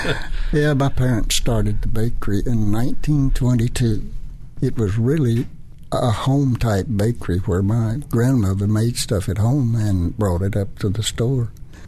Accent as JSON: {"language": "English", "town": "Memphis", "region": "Tennessee", "country": "United States", "tie": "born or raised there", "said": "I was raised here in Memphis."}